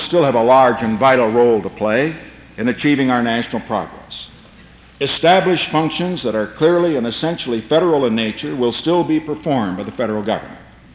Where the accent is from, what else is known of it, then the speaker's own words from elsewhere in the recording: Whittier, California, United States; I discovered the other day that my hometown of Whittier, California, which has a population of 67,000, has a larger budget for 1971 than the entire federal budget was in 1791.